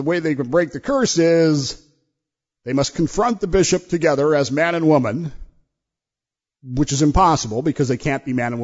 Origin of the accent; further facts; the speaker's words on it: United States; Sorry, I'm American, so I say it Aquila